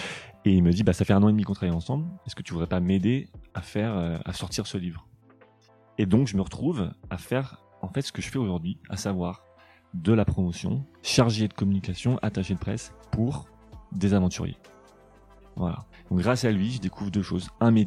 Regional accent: Paris, Île-de-France, France; je m'appelle donc … je suis parisien d'origine, personne n'est parfait, 31 ans

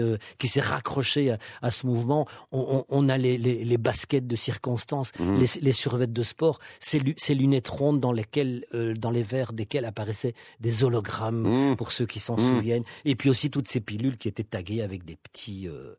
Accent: Switzerland; je ne vois pas pourquoi, moi, en tant que Suisse

